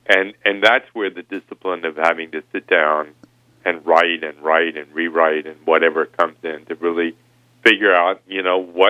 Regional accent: Texas, United States; now in Cambridge, United States; Well, I live in Cambridge, Massachusetts

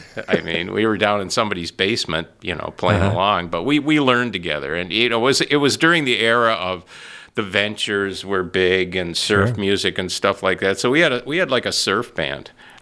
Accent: Detroit, Michigan, United States; I thought I was out in the middle of nowhere, because I was from Detroit, you know.

